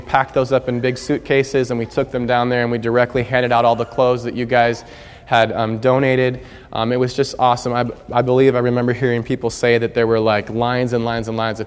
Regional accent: Washington, United States; I'm from Washington State, and in eastern Washington, there's pine trees everywhere

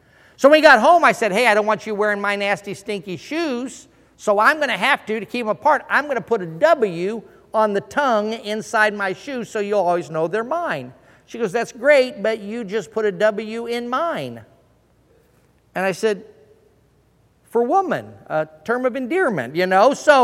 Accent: Denver, Colorado, United States; now in Oklahoma City, United States; I'm from Denver, Colorado, the home of the Denver Broncos, and orange is a big part of their color scheme, so I liked it. When I moved to Oklahoma City

